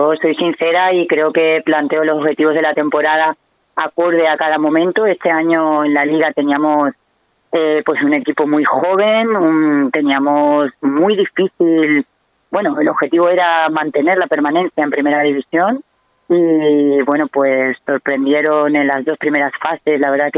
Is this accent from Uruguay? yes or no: no; Extremadura, Spain; estar ahí nosotros como extremeños, pues para nosotros es un orgullo y una satisfacción